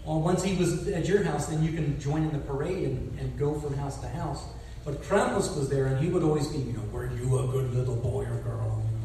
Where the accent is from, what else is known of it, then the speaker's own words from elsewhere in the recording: Pennsylvania, United States; also born or lived in Switzerland; Growing up in Pennsylvania, the church we went to, we never really celebrated Advent. So in Switzerland was the first time we did.